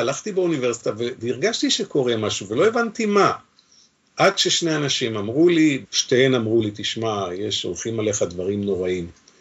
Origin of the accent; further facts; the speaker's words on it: Ramat Hen, Tel Aviv District, Israel; היות שגדלתי ברמת חן, אני יודע איפה זה